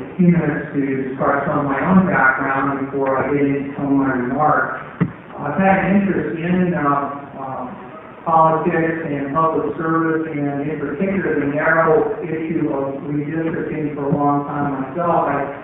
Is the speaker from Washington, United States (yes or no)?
no; Oregon, United States; now in Lane County, United States; I grew up in District 47, and I first, when I left Coos County, I went to District 41